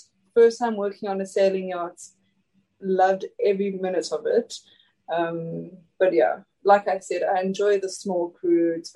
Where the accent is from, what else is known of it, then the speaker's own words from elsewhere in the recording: Eswatini; I'm from a small country inside of South Africa called Swaziland.